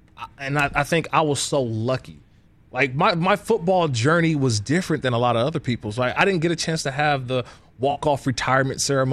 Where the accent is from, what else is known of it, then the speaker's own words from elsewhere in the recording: Oakland, California, United States; Like, because I was the kid from Oakland, they would gravitate to me. Like, hey, what's up, Oakland?